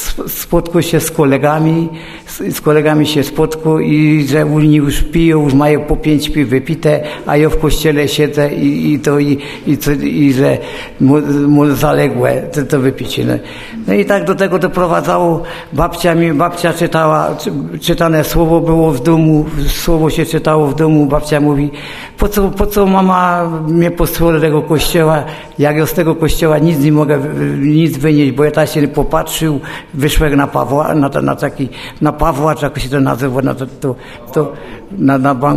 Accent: Wisła, Silesian Voivodeship, Poland; pochodzę z kościoła ewangelickiego, z Wisły ewangelickiego.

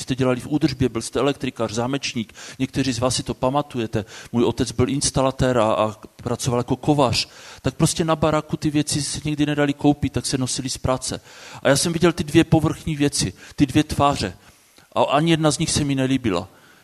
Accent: Moravian-Silesian Region, Czechia; Pocházím z Hlučínska a tam to bylo takovou povinností chodit v neděli do kostela.

